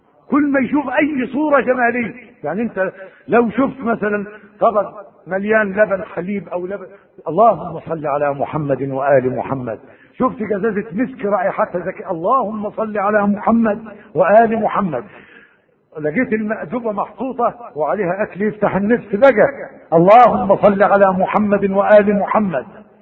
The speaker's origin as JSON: {"language": "Arabic", "country": "Egypt", "said": "كثير من إخواننا عندنا في مصر"}